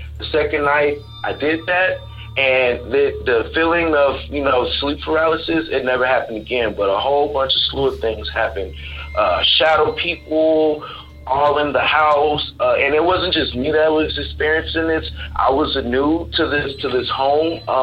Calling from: Texas, United States; I'm calling from Texas.

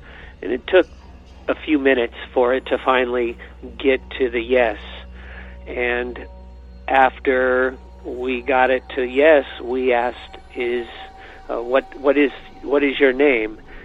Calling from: California, United States; Hi, Derek. … I'm calling from California.

